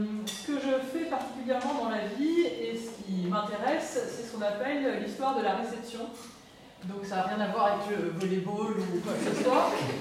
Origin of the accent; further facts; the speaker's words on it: Grand Est, France; en fait, j'ai grandi dans les Vosges